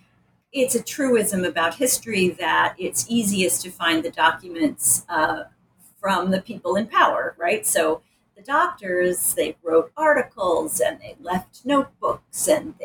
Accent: Rochester, New York, United States; because I grew up in Rochester and I wrote my undergraduate honors thesis on the Buffalo State Hospital for the Insane.

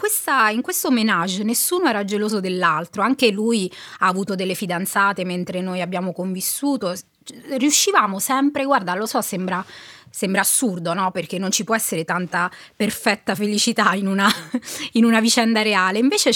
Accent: Campobasso, Molise, Italy; born there; also born or lived in Perugia; now in Rome, Italy; Sono nata a Campobasso, ho fatto l'università a Perugia, uh-huh, una volta che ho finito l'università mi sono trasferita a Roma

